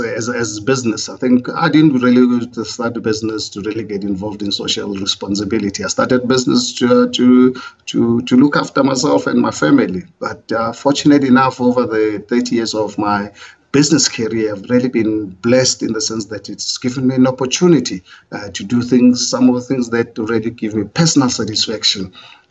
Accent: South Africa; As a South African, I could buy property anywhere in the country

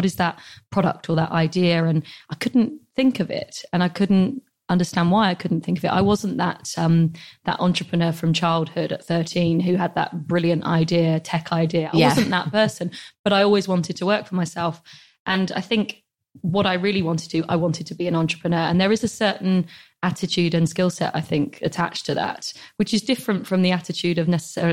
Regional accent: South West England, United Kingdom; I'm from Somerset

